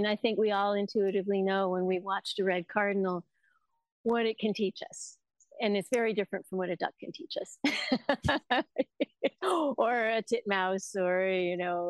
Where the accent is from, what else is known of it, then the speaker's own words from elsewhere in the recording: Colorado, United States; I was born in Colorado and I grew up in the mountains.